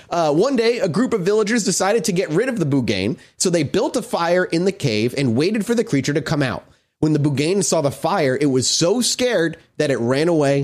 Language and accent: English; Ireland; I'm Irish.